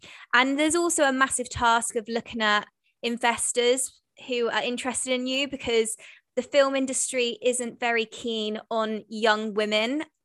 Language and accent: English; United Kingdom; I think being a British, the minute anyone pays you a compliment, you just want to like squirm into a corner and hide, don't you?